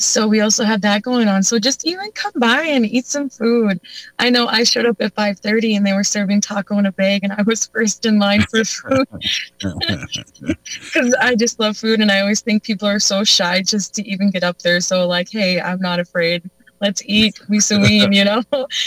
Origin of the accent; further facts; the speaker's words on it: North Dakota, United States; I am Black Bear Clan, and I am an Anishinaabe from the Turtle Mountain Pembina Band of Chippewa.